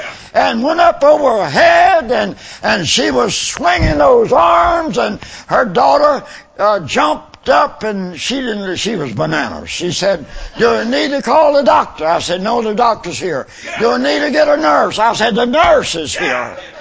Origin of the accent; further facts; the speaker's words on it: West Virginia, United States; I went to West Virginia in 1954. Preached in a tent meeting 3 weeks at Webster Springs and 3 weeks at my hometown and 3 weeks in Tigris Valley.